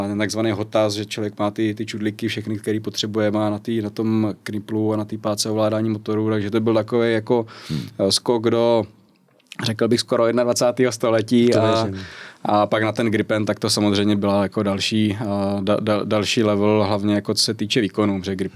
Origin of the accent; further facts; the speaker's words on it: Brno, South Moravian Region, Czechia; teda v Brně jsem vyrůstal, já jsem původně z Brna